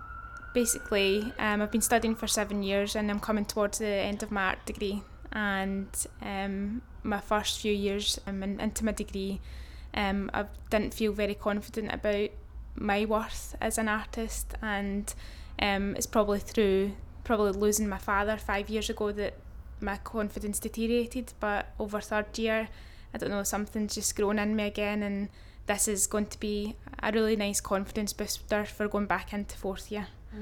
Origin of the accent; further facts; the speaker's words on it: Scotland, United Kingdom; I'm from Lanarkshire in Scotland and my date of birth is the 30th of March 1985.